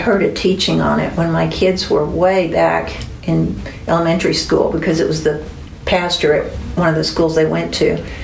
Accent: the South, United States; where I grew up in the South

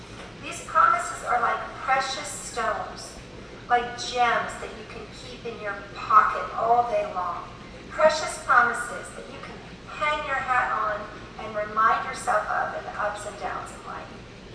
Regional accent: Miami, Florida, United States; now in Arlington, United States; Now, I am from Miami, Florida, but I've lived in Arlington for almost 30 years, and that's my home.

